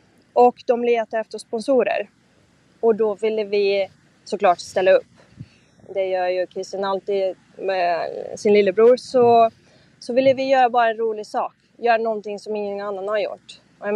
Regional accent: France; Nej, jag kommer från Frankrike.

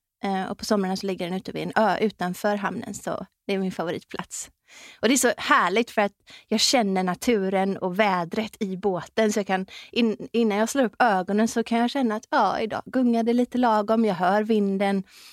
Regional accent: West Coast, Sweden; Och så är jag uppväxt på västkusten.

